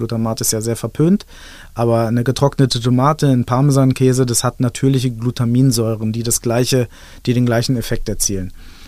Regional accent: Peine, Lower Saxony, Germany; also born or lived in Helmstedt; ich bin Niedersachsen, wie du sagst. Bei mir gibt es das, ich bin in der Nähe, in Helmstedt geboren, aber in der Nähe von Peine aufgewachsen.

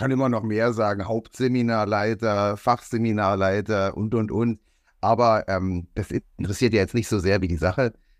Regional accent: Berlin, Germany; Ich bin in West-Berlin groß geworden

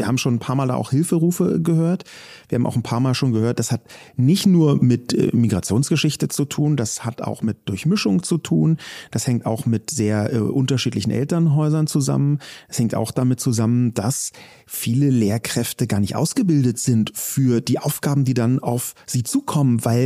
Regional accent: Berlin, Germany; Ich komme ja selber aus Berlin

